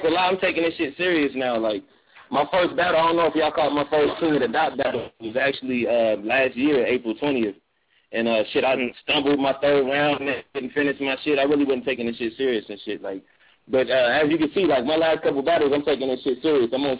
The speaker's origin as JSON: {"language": "English", "town": "Phoenix", "region": "Arizona", "country": "United States", "said": "I'm from Phoenix, Arizona."}